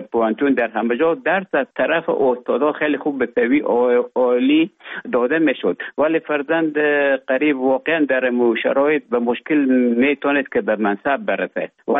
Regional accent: Afghanistan; moved away as an adult; also born or lived in Russia; now in Finland; ما در افغانستان بودم. بعد از ای که از افغانستان طالبان آمدن به اوج گذار محکمه که مشکل بود و آمدم به طرف های روسیه و از روسیه آمدم به ایجه به فنلان.

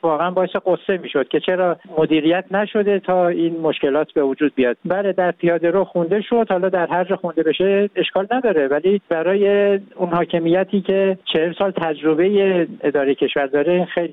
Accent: Iran; من الان به عنوان یک ایرانی واقعا شرمنده ام که چرا حکومت کشورم این جور مسئله رو

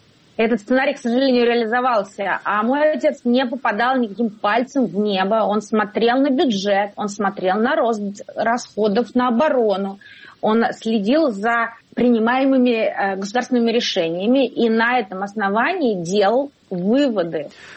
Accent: Russia; moved away as an adult; я уехала из России в 2015 году

